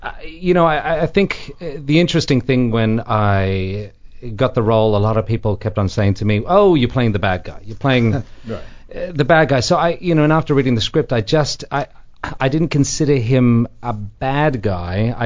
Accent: Cairns, Queensland, Australia; where I grew up in Cairns. So Cairns is a very small town, northeast Australia, on the Barrier Reef, which is beautiful

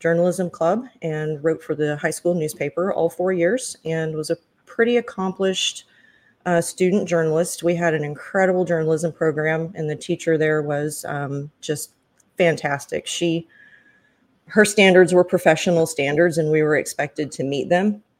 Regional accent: Oklahoma, United States; Hi, I am from Northeast Oklahoma. It's where I was born and raised

